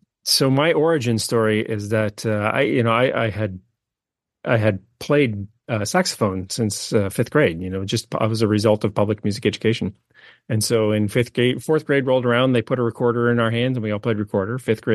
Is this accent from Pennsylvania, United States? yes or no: yes; Pennsylvania, United States; And then of course, you know, I grew up in Pennsylvania, but now things that you never consider when you're 18 and nobody tells you otherwise.